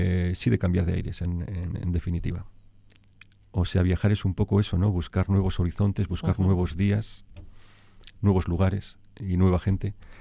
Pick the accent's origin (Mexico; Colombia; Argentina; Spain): Spain; Vitoria-Gasteiz, Basque Country; Por cierto, que Adurza es mi barrio, yo soy de Adurza